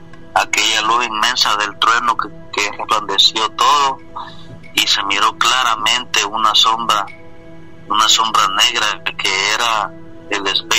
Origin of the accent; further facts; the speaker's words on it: El Salvador; moved away; Cuando yo me encontraba en mi país natal, que es El Salvador.